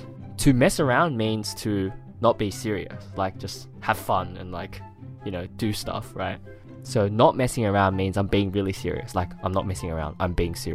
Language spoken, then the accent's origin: English; Australia; Well, I'm Australian.